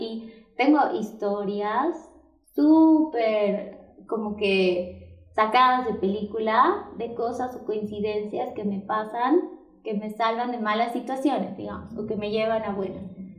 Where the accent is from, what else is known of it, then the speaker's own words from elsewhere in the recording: Argentina; moved away; mi mamá tenía, cuando nos vinimos de Argentina, varios trámites quedaron inconclusos.